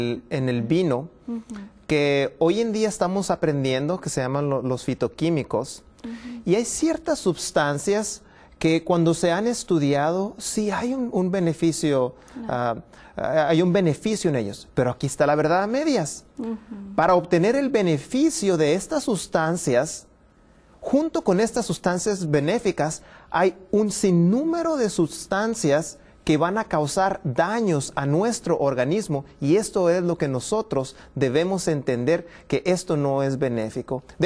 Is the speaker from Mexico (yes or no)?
yes; northern Mexico, Mexico; Yo nací, de hecho, en la capital de México, pero crecí en el norte de México.